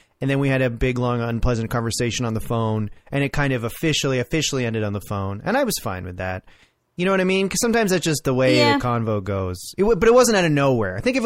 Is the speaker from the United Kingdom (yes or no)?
no; Orangeville, Ontario, Canada; I grew up in Orangeville, like near Orangeville, and I've never been to a bar like this.